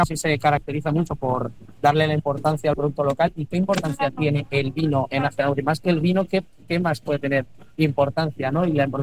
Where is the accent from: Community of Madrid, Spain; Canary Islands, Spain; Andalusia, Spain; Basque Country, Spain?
Basque Country, Spain; con lo orgullosos que somos, con lo que se nos hincha el pecho de decir, oye, que somos vascos